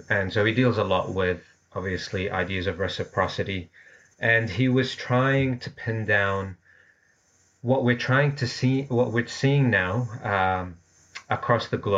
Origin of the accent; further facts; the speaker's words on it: Auckland, New Zealand; born or raised there; also born or lived in Iraq